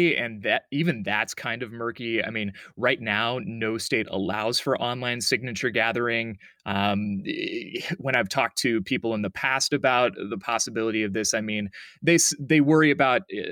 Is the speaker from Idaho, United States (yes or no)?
yes; Idaho, United States; You know, growing up in Idaho, I didn't realize that this was a thing until I moved elsewhere to work.